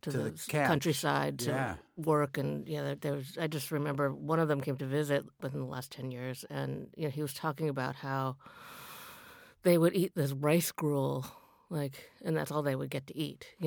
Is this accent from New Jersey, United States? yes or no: no; Michigan, United States; I grew up in Michigan. I grew up in the suburbs of Michigan.